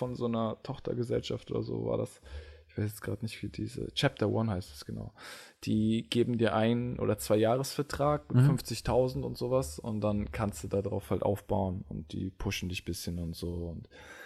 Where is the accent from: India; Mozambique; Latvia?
India; Ich bin Inder.